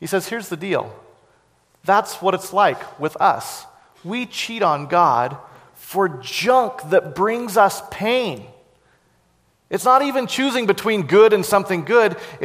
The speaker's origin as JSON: {"language": "English", "town": "Cleveland", "region": "Tennessee", "country": "United States", "said": "And when they heard I was from Cleveland, Tennessee, I was like, wow."}